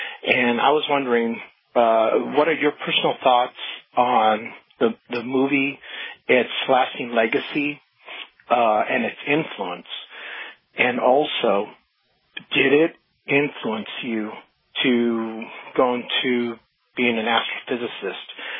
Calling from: Clovis, New Mexico, United States; I'm calling from Clovis, New Mexico.

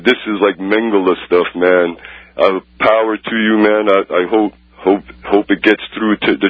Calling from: Whitefish, Montana, United States; Whitefish, Montana.

